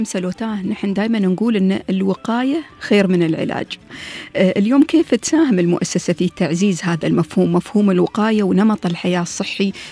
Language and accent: Arabic; Dubai, United Arab Emirates; أول مركز صحي كان عندنا في دبي،